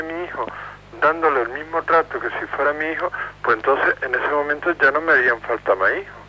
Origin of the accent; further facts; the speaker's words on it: Málaga, Andalusia, Spain; de Málaga, y quería comentarte